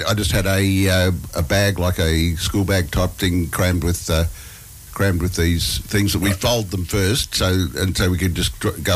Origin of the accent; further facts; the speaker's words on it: Ballarat, Victoria, Australia; born there; I was born in Ballarat many, many years ago